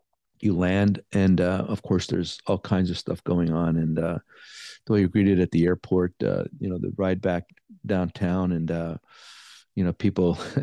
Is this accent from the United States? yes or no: yes; Pennsylvania, United States; You know, I'm from Pennsylvania. I've lived in a lot of places, but when you go back there, it just wow, everything.